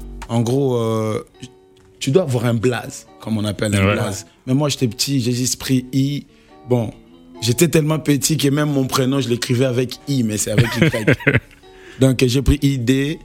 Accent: Kinshasa, DR Congo; Non, moi, je suis né à Kinshasa. Je suis né à Kinshasa, à l'hôpital Mama Emouna Kave. Et grandi à Lemba, Lemba Terminis.

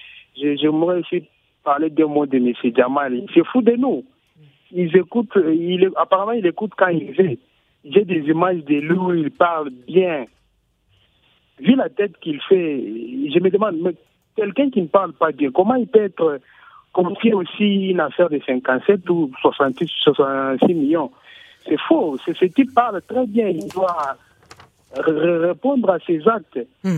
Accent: Republic of the Congo; En tant que Congolais

